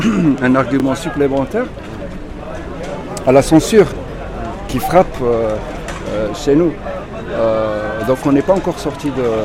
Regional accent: Oujda, Oriental, Morocco; quand j'étais jeune, adolescent, à Oujda

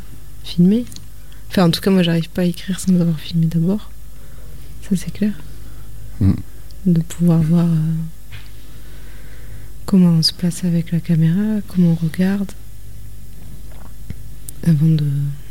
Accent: Occitanie, France; also born or lived in Paris; Je suis des Hautes-Pyrénées.

